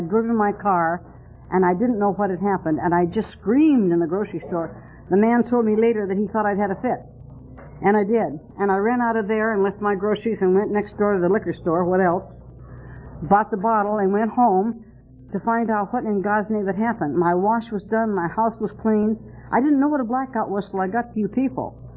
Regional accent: Reno, Nevada, United States; moved away as an adult; now in California, United States; Now, I came to California with my family, my husband, and my two kids, about 1947 from Reno, Nevada, my hometown.

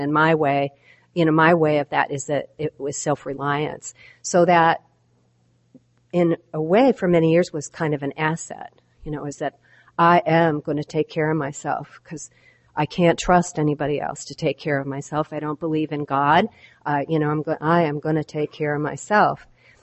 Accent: Butte, Montana, United States; I was born in Butte, Montana. I don't know if you've ever heard of Butte, but it's a very special place. So I'm a Montana girl.

